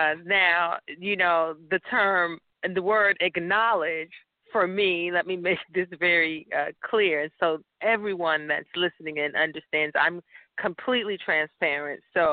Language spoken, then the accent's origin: English; New York City, New York, United States; but he lived in North Carolina, and I grew up in New York City, so I didn't really get to see him a lot.